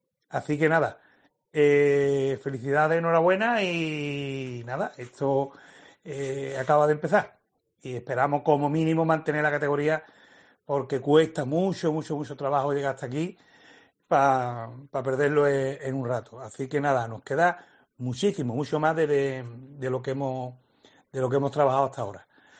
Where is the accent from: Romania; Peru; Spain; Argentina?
Spain; Chiclana de la Frontera, Andalusia; Y de enhorabuena a la provincia y mi pueblo Chiclana